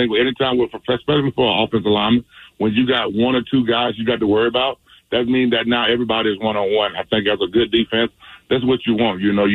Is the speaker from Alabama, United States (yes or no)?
yes; Alabama, United States; I'm from Alabama, so I have to tell the truth. My family is they roll tide every day.